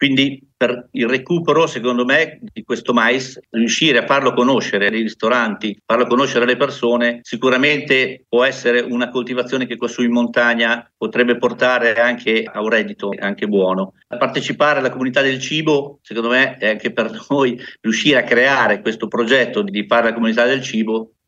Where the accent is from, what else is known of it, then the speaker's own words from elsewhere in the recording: Qualto, Emilia-Romagna, Italy; nel mio paese, nella mia comunità, che si chiama Qualto, ed è nel comune di San Benedetto Val di Sambro, un comune limitrofo a quello di Castiglione dei Pepoli